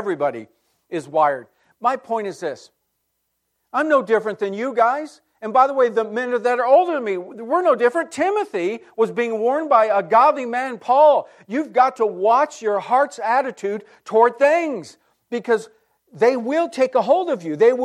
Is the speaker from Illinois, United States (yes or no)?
no; California, United States; And I grew up in California, pre-Silicon Valley.